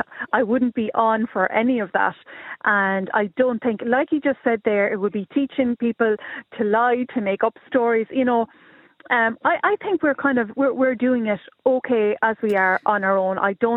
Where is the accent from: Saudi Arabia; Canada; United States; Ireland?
Ireland; Munster; I'm originally from Kerry, so if we were to go down home